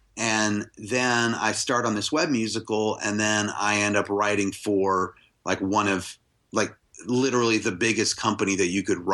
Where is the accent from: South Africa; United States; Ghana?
United States; Virginia; because growing up in Virginia near Washington, D.C., I did a ton of community theater and high school theater